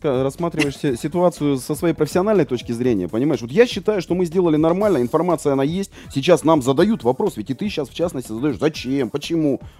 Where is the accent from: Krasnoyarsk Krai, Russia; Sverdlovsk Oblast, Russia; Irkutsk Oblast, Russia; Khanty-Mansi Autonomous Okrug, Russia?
Sverdlovsk Oblast, Russia; Yekaterinburg; я родился, вырос в Екатеринбурге, я прекрасно помню манеру общения, разговоры.